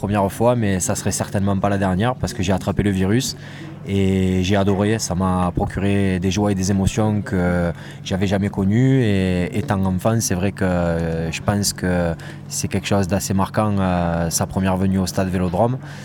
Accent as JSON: {"language": "French", "town": "Marseille", "region": "Provence-Alpes-Côte d'Azur", "country": "France", "tie": "born there", "said": "j'ai 35 ans, je suis né à Marseille"}